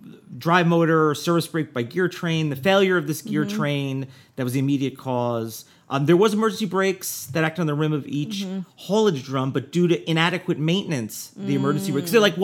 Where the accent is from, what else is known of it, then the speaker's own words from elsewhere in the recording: New Jersey, United States; Jersey, my home state.